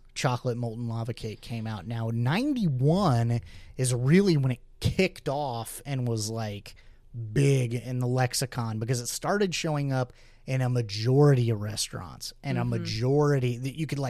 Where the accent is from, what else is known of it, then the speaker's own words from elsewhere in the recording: New Madrid, Missouri, United States; Earthquake cake, this recipe came from my hometown, New Madrid, Missouri, which survived an earthquake predicted for December 3rd, 1990 that did not occur.